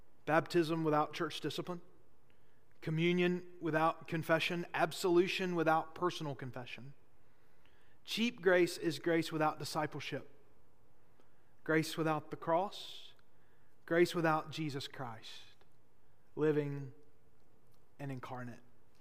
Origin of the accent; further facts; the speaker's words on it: Boaz, Alabama, United States; my first year of college I spent at Snead State Community College, my hometown in Boaz.